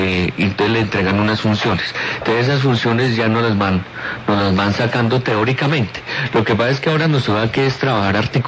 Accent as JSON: {"language": "Spanish", "town": "Manizales", "region": "Caldas", "country": "Colombia", "tie": "born or raised there", "also_born_or_lived": "Bogotá / Cali", "said": "yo nací en Bogotá y al año mi madre me llevó a Manizales, pues ellos eran de Manizales, de esa región. Y ahí me crié, hice mi primaria, mi bachillerato, hice mi pregrado, o sea, toda la parte de la universidad. Posteriormente estuve en Cali, presté servicio en Cali"}